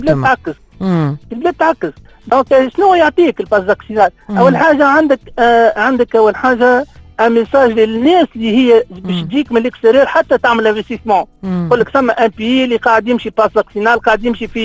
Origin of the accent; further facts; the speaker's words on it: Tunisia; الله يرحمهم اللي جا عندنا في تونس ما عندنا حتى ايتود